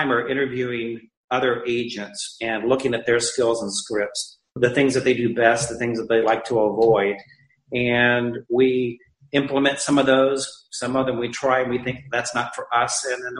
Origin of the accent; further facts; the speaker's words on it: Florida, United States; My hometown is absolutely awesome. We are on the lower west coast of Florida, due west of Miami, Fort Lauderdale.